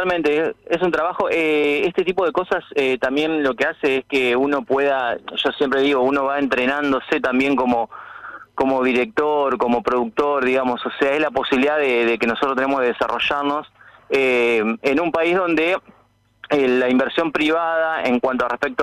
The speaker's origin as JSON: {"language": "Spanish", "region": "Santa Fe", "country": "Argentina", "said": "entonces si bien yo soy santafesino, me muevo bastante por el país para filmar."}